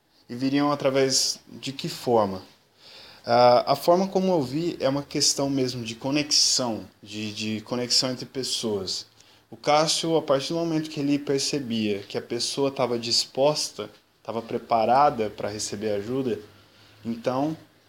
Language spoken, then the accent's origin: Portuguese; São Paulo, Brazil; now in Ireland; eu tenho 27 anos, sou do interior de São Paulo e moro há 1 ano e meio na Irlanda.